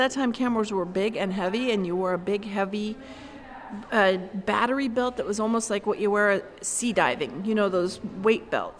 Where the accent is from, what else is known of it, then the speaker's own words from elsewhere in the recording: California, United States; Any discrimination that I experienced while I was working in the Midwest was because I was from California.